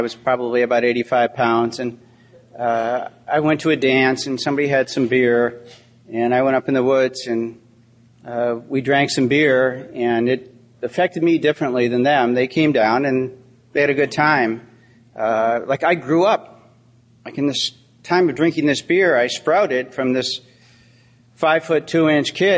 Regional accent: Buffalo, New York, United States; I'm an alcoholic from Buffalo, New York.

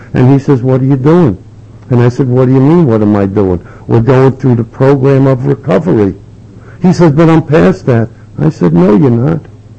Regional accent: Brooklyn, New York, United States; now in Staten Island, United States; since I'm from Brooklyn, and I've been transplanted to Staten Island, I found that we have the Tibetan Museum there.

